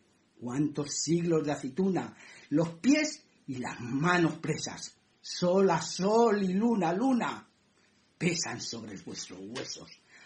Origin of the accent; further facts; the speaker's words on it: Aranjuez, Community of Madrid, Spain; yo también soy de un lugar, diría que un tanto mágico. Yo soy de Aranjuez y esto obviamente me inspira.